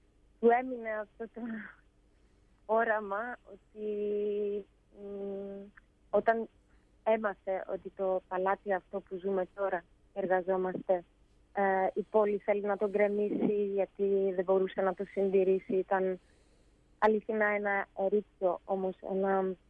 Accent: Greece; now in Ostrava, Czechia; είμαι μια Ελληνίδα που ζει εδώ στην Οστράβα και δίδασκα τότε ελληνική γλώσσα στα παιδάκια της κοινότητας

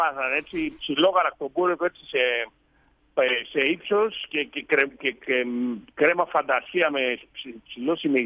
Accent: Greece; moved away as an adult; now in Spain; Από το 97 εγώ έφυγα από Ελλάδα και πήγα στην Ισπανία και άνοιξα το πρώτο ιδιωτικό ταβέρνα στην Ισπανία.

